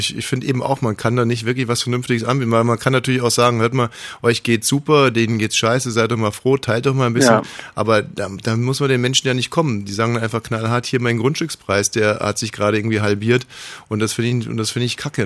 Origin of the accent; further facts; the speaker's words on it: Bavaria, Germany; ich bin in Bayern groß geworden